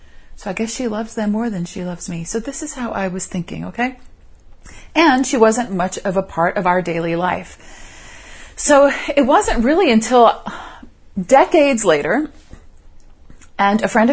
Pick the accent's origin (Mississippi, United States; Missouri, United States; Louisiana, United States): Louisiana, United States; New Orleans; I grew up in New Orleans, a very Catholic city, and we had Catholic churches on just about every few street corners. And I lived, in fact, in uptown New Orleans